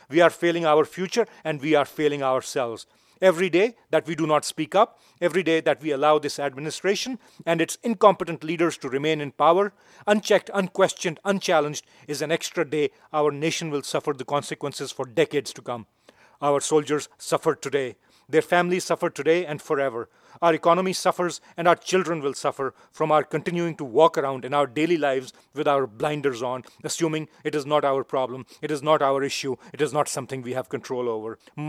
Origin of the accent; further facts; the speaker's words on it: Pakistan; Growing up in Pakistan